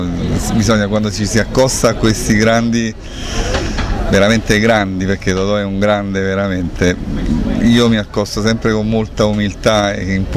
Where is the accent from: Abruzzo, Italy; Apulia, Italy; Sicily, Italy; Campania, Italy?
Campania, Italy; Naples; Beh, in maniera molto spontanea, perché poi essendo napoletani, quindi già siamo nel flusso.